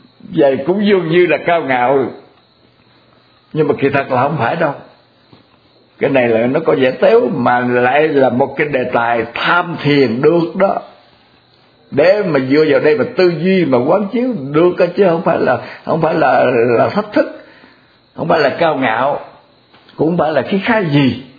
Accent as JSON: {"language": "Vietnamese", "region": "Mekong Delta", "country": "Vietnam", "said": "Còn để muốn nói lên mình là dân miền Tây Nam Bộ là tôi dùng chữ mần."}